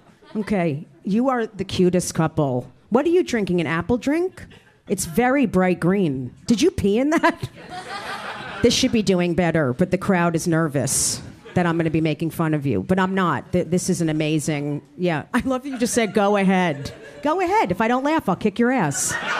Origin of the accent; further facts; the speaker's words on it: New Jersey, United States; I'm from Jersey, too.